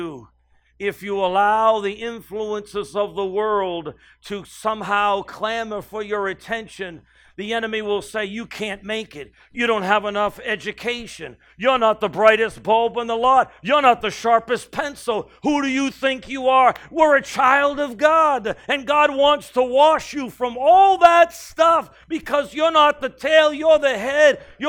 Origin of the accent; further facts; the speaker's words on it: New England, United States; I'm from New England, me, and I'm Portuguese, and … now you know the rest of the story. And Portuguese people tend to be a little loud.